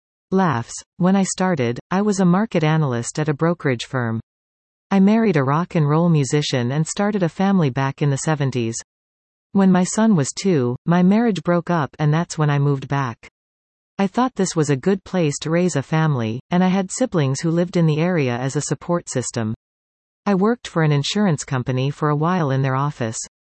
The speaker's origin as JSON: {"language": "English", "town": "Clarksburg", "region": "Ontario", "country": "Canada", "tie": "born or raised there", "said": "I'm originally from Clarksburg. I went to high school in Thornbury. I did grade 12 and 13 up in Meaford. I left after high school, like most kids. I was part of the first graduating class in business from Humber College in Toronto. I moved back to Collingwood in 1978."}